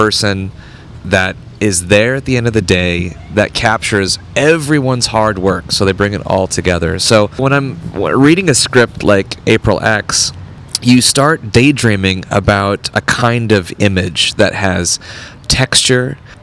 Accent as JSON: {"language": "English", "town": "Portland", "region": "Oregon", "country": "United States", "tie": "born or raised there", "said": "I grew up in Portland, Oregon. So I just, you know, would steal my family's VHS camera and head off into the woods with my friend and just tell all kinds of stories."}